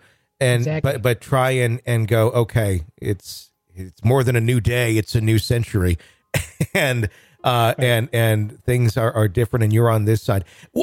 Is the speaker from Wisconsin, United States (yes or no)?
yes; Wisconsin, United States; Yeah, I grew up in Wisconsin, so yeah, it is certainly its own unique place.